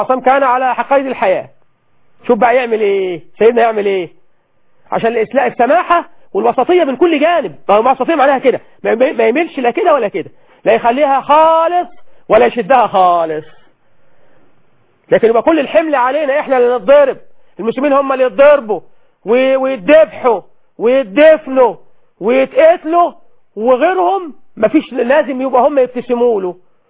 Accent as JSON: {"language": "Arabic", "country": "Egypt", "said": "مش كان زمان بيقول لنا رئيس من الرؤساء اللي عندنا في مصر"}